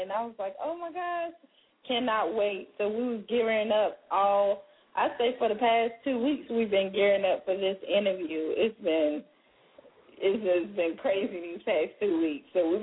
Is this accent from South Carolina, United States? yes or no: yes; Seneca, South Carolina, United States; Kenya Cripps is from my hometown. He played football for Seneca, South Carolina.